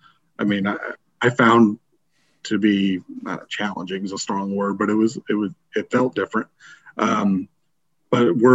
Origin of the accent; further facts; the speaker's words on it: Germany; And like I said, growing up in Germany and just watching that tournament, and watching the national championship in the middle of the night because of the time difference there.